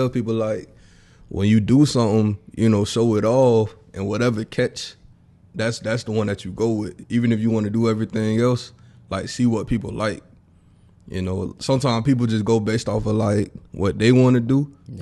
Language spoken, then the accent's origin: English; Tampa, Florida, United States; yeah, I was actually, I was born in Progress Village, the south side. Then I grew up on the north side of Tampa, and that's pretty much where I've been, like, since.